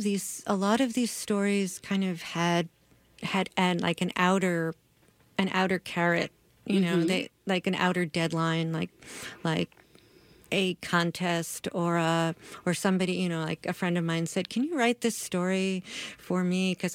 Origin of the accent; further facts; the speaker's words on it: New York City, New York, United States; I'm from Queens, New York, and coming to the Midwest and seeing foxes on your street or like in the park or going up north and seeing foxes is just magical to me.